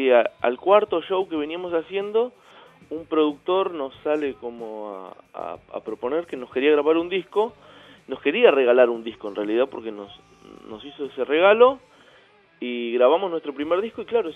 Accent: Patagonia, Argentina; born there; yo nací en un lugar en la Patagonia que es muy ventoso.

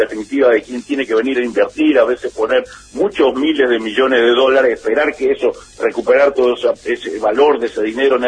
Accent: Argentina; somos los argentinos

